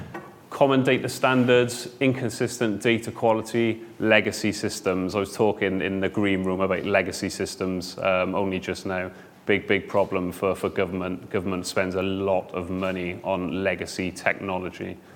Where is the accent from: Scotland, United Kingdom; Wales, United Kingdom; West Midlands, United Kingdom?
Wales, United Kingdom; is because I'm Welsh, and there's a bit of a Welsh theme going on today. I can speak a little bit of Welsh, but not enough to interpret some of those questions online.